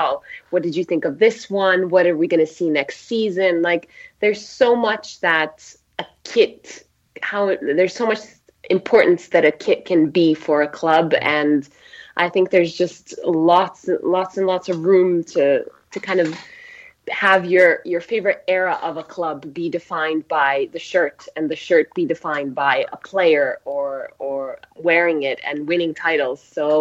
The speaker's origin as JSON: {"language": "English", "country": "Serbia", "said": "I mean, I'm from Serbia."}